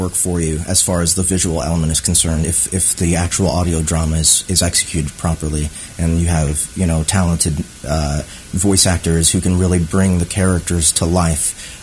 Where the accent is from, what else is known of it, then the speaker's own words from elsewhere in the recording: Kansas City, United States; I was born and raised in Kansas City. I love this city, and you know, I plan on keeping it as my base till I don't know. I have no plans to leave, really.